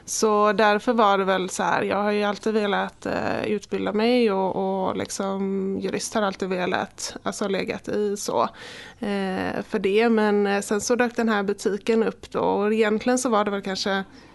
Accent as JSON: {"language": "Swedish", "town": "Sävedalen", "region": "Västra Götaland County", "country": "Sweden", "tie": "born or raised there", "said": "Jag är 32 år. Jag är uppvuxen i Sävedalen och bor här just nu också. Fortsatt."}